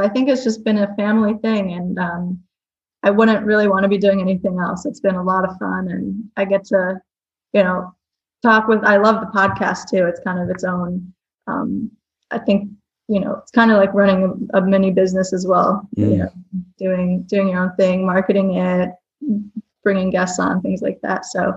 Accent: Rochester, New York, United States; Yeah. I was born in Rochester, went to Honey Falls, Lima.

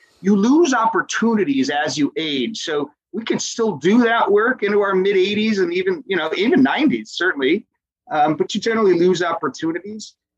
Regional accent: Buffalo, New York, United States; In the year 2005, I'm from Buffalo originally and didn't know many folks here.

